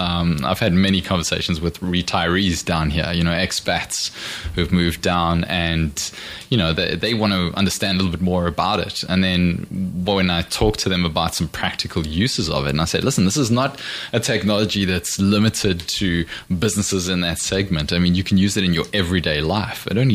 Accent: South Africa; moved away as an adult; also born or lived in London; now in Spain; I'm from South Africa originally, and after I finished studying university, I moved to London. Ended up being there for about 8 years before the sunny blue skies of Spain called. So I got here in about, I think it was late 2009, and been here ever since.

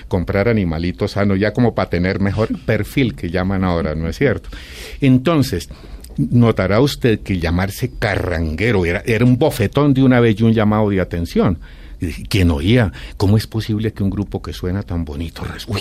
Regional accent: Ráquira, Boyacá, Colombia; porque yo soy de Ráquira.

